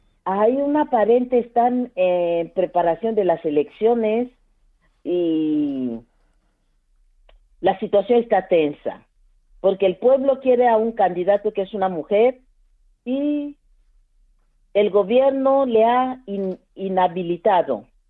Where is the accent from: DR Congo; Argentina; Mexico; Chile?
DR Congo; moved away as an adult; also born or lived in Venezuela; now in Spain; Yo soy del Congo. Nací en África, República Democrática del Congo. Viví, bueno, cuando entré en las misioneras me mandaron a Venezuela y ahí he estado más de casi 30 años y desde 2015 estoy aquí